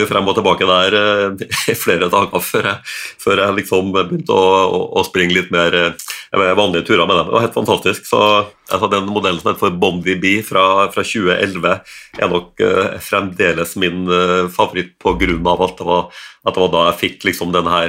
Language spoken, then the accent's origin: Norwegian; Levanger, Trøndelag, Norway; jeg født og oppvokst på Levanger i det som het for Nord-Trøndelag før